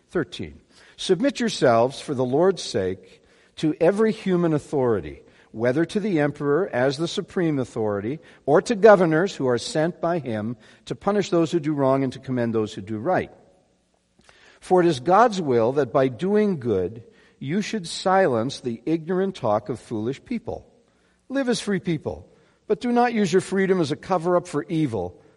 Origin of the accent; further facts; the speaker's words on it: Canada; born there; I was born in Canada, so I never had to go to one of these seminars on Canadian citizenship.